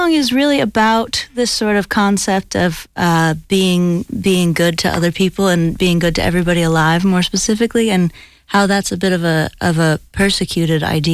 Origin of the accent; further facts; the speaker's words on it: United States; over the last decade or so, being an American, I think I've... become suddenly very interested in politics.